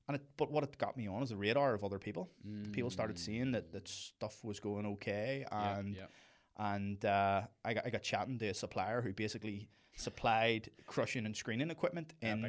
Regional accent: Ireland; now in London, United Kingdom; being an Irish fella in London who had worked in the bars

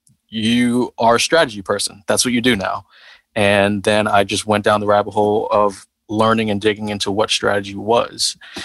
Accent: Queens, New York, United States; also born or lived in Brooklyn; I'm from Brooklyn. Then I grew up in Queens. So I did kind of the FUBU route.

